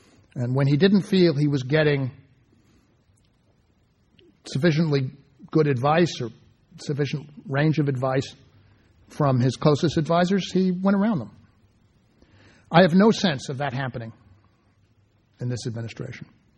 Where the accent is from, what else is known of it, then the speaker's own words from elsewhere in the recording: Texas, United States; I mean, I'm from Texas